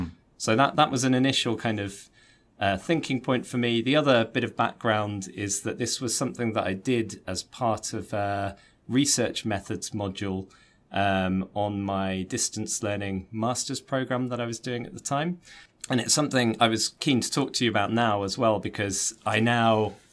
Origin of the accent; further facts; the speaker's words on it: England, United Kingdom; I'm from England, grew up in England. And so that was the sort of native speaker variety of English that I thought was standard